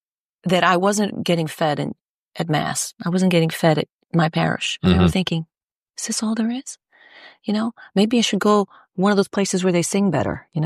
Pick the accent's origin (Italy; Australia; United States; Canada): Italy; Rome, Lazio; I grew up in Italy. I grew up in Rome, right in the lap of the Vatican, as you might say.